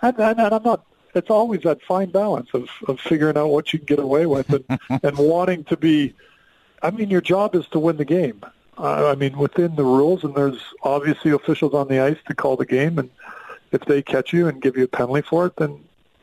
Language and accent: English; Western Canada, Canada; Like, I'm from Western Canada and love it.